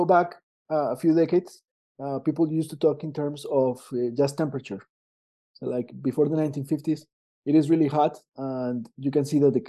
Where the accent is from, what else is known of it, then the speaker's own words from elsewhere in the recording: Colombia; moved away as an adult; now in Quebec City, Canada; But yes, I am originally from Colombia. I went to school in Colombia until, I did my undergrad there. And then, I come from a region which is the largest dairy producer region in the country.